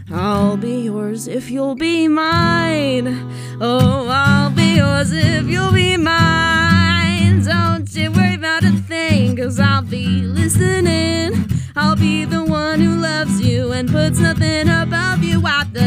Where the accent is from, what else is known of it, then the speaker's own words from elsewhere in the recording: New Jersey, United States; now in Boston, United States; I'm from New Jersey, which I so gleefully love to talk about. And I moved to Boston about 3 years ago.